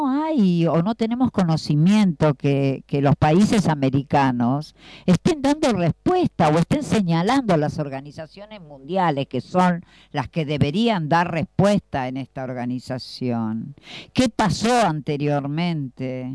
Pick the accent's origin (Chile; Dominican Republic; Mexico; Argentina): Argentina; Y nos planteamos como ciudadanos argentinos.